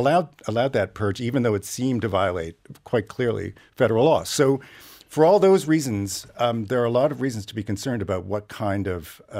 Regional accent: Canada; because I'm not actually American. I'm Canadian.

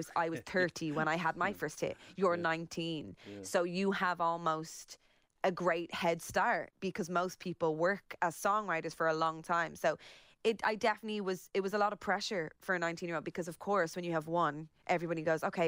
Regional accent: Ulster, Ireland; I am just from Donegal

